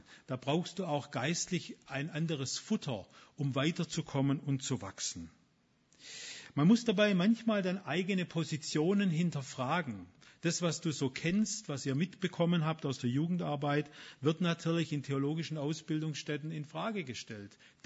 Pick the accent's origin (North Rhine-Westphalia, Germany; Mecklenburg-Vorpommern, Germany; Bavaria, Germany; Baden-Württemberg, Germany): Baden-Württemberg, Germany; Stuttgart; ich komme zwar auch aus Stuttgart eigentlich